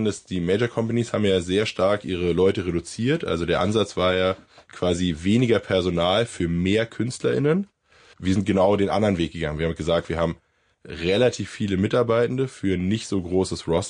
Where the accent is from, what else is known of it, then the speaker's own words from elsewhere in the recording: Berlin, Germany; meine Familie kommt aus Reinickendorf. Da bin ich aufgewachsen. Ich bin dann sehr früh ausgezogen. Dann habe ich in Friedrichshain gewohnt.